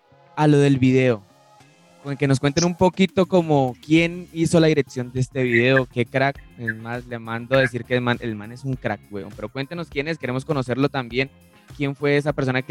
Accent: Ibagué, Tolima, Colombia; porque soy de Ibagué, y en Ibagué hay muchas canchas que eran arena

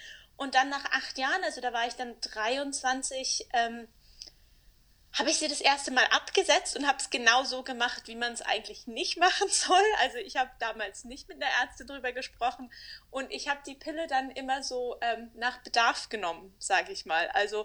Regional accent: Berlin, Germany; moved away as an adult; now in Vienna, Austria; ich bin 32 Jahre alt und bin gebürtige Berlinerin, wohne aber seit etwas mehr als einem Jahr mit meinem Partner in Wien.

